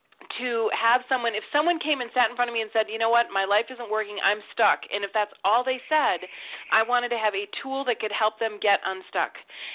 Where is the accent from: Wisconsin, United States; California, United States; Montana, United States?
Wisconsin, United States; now in Salt Lake City, United States; I grew up in Wisconsin, so it wasn't exactly really popular, and I kind of shut it down for quite a while.